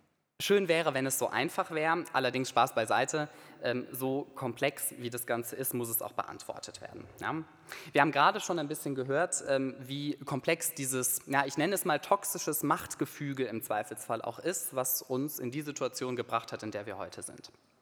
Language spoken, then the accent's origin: German; Bonn, North Rhine-Westphalia, Germany; Ich komme aus Bonn, wir sind direkt in der Ecke dieses Flutgebiets.